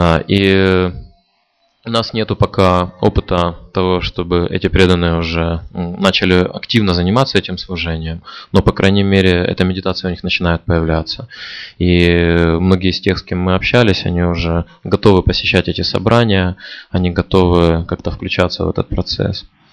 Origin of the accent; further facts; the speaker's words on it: Kharkiv, Kharkiv Oblast, Ukraine; Я из Харькова.